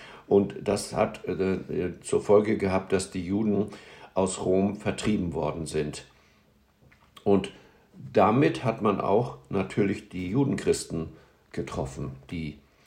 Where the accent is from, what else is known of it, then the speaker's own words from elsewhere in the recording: Hamburg, Germany; Aber als Hamburger kennt man